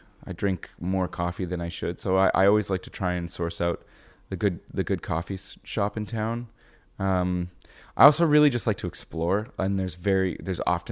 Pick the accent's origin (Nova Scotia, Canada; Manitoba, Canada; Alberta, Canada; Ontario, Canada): Manitoba, Canada; Winnipeg; I'm from Winnipeg.